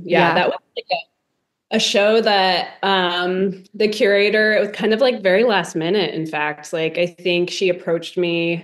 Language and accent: English; Columbus, Ohio, United States; also born or lived in Chicago; So I'm very Midwestern. So I grew up in Columbus, and I've lived kind of generally in the Midwest with, living in Chicago 10 years